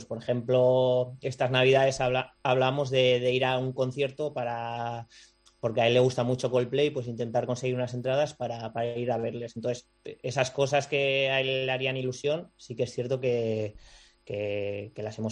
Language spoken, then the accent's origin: Spanish; Navarre, Spain; now in Barcelona, Spain; aquí en Barcelona, siendo navarro